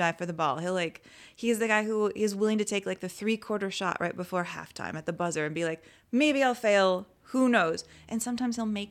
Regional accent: San Antonio, Texas, United States; Like, when I was a kid, I grew up in San Antonio.

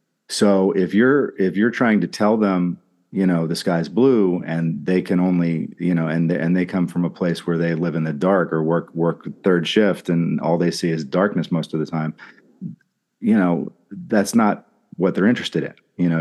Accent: New Jersey, United States; I grew up in New Jersey and lived in New Jersey most of my life.

